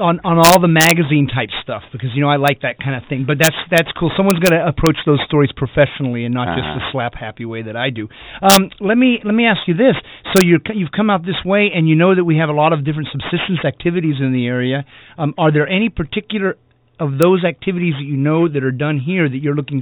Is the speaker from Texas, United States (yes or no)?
yes; Texas, United States; I'm not of the woods. I grew up in Texas, and I was an anomaly.